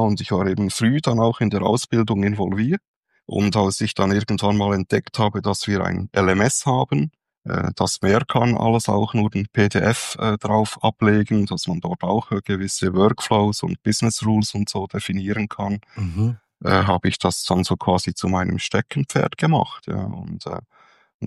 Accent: Bern, Switzerland; ja, ich bin Schweizer, ich komme aus Bern und ich arbeite seit 1995 bei der Flugsicherung in der Schweiz, also im Flughafen Zürich.

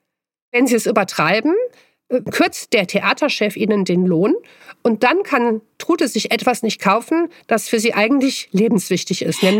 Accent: Cologne, North Rhine-Westphalia, Germany; Ich bin nur aus Müllem.

